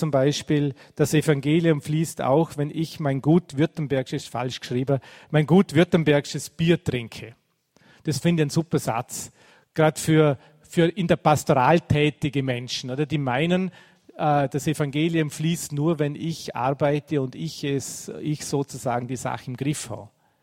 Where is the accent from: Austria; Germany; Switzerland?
Austria; Vorarlberg; aber bei uns in Vorarlberg, in der Gegend, wo ich herkomme, da redet man eigentlich nicht über die Probleme, die man hat.